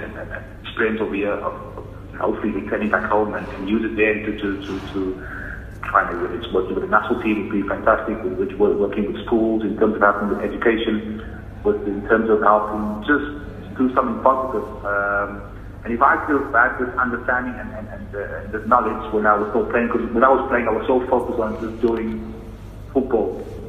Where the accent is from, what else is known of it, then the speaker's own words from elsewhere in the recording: Cape Town, Western Cape, South Africa; I came from the Cape Flats. I know what it's like.